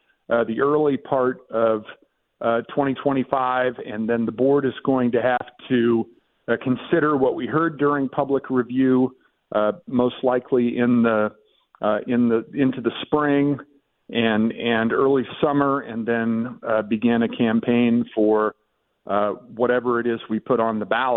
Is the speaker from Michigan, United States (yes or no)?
no; Ohio, United States; when I was the youngest person elected to city council in my hometown in Ohio.